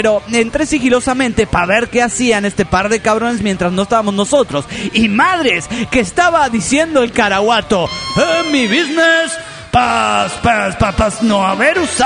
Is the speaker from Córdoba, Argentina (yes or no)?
no; San Martín de los Andes, Neuquén, Argentina; de San Martín de los Andes, Argentina.